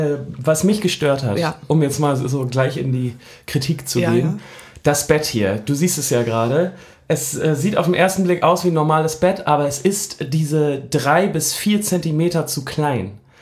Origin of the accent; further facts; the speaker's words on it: Hamburg, Germany; So als Hamburger, da findet man Berlin erstmal nicht so gut, weil man so denkt, ja, man kommt ja selber aus einer großen Stadt